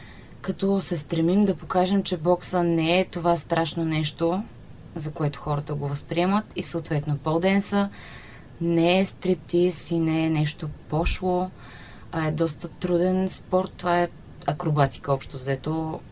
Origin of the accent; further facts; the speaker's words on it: Burgas, Burgas Province, Bulgaria; born there; now in Sofia, Bulgaria; Ами, аз съм родена в Бургас. По принцип, но вече така доста голяма част от живота ми съм в София, така че се чувствам повече от тук.